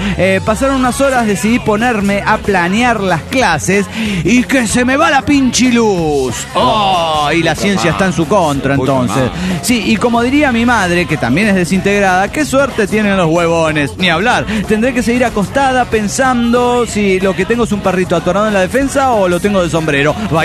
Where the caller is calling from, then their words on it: Coatzacoalcos, Veracruz, Mexico; de Coatzacoalcos, México.